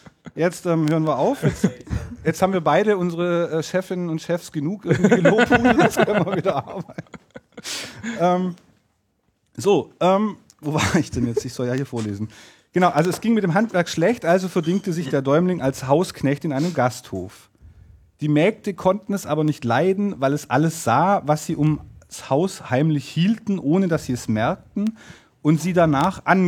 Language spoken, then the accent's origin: German; Baden-Württemberg, Germany; Ich bin Schwabe, hallo.